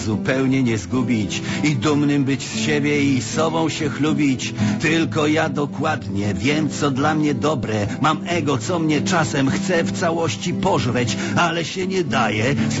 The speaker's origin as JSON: {"language": "Polish", "region": "Masovian Voivodeship", "country": "Poland", "tie": "born there", "said": "W lesie. W lesie w Kieleckiem pod Pionkami. Mała miejscowość, ale bliska memu sercu."}